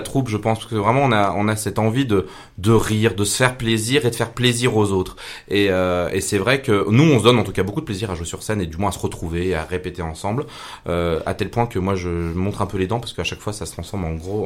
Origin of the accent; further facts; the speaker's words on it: Saint-Quentin-Fallavier, Auvergne-Rhône-Alpes, France; Moi, je viens de Saint-Quentin-Falavier.